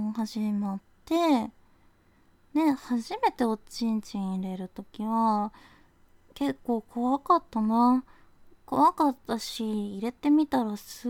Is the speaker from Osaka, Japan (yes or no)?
yes; Osaka, Japan; 出身地は大阪です。